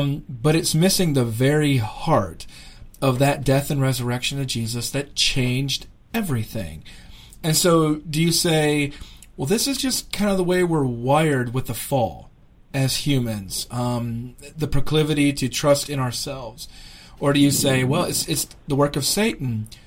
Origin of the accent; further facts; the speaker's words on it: South Dakota, United States; But I grew up in South Dakota, and I tell people all the time, I'm from South Dakota, and they repeat back to me, "Oh, North Dakota, what's that like?"